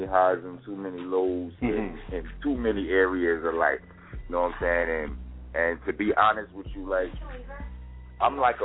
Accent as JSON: {"language": "English", "region": "New York", "country": "United States", "said": "I'm going to take my lumps because I'm from New York, and that's what I'm repping."}